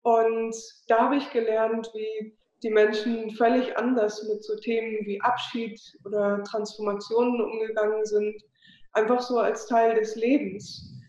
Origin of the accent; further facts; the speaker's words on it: Hamburg, Germany; So war vorher schon in Deutschland, ich komme aus Hamburg, und auch in Europa mal unterwegs